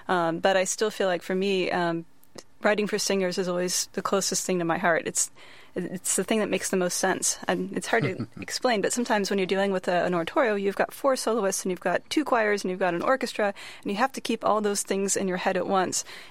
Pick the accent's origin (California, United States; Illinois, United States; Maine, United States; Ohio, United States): California, United States; Well, I grew up in the Bay Area. I'm from here. I went to Monta Vista High School